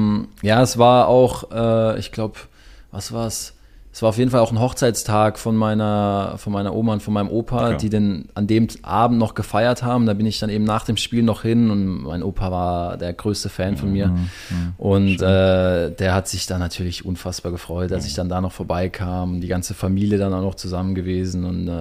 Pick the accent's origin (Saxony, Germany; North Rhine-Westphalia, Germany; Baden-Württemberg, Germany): Baden-Württemberg, Germany; Freiburg; Freiburg ist meine Heimat. Ich komme von hier, ich bin schon mein Leben lang hier.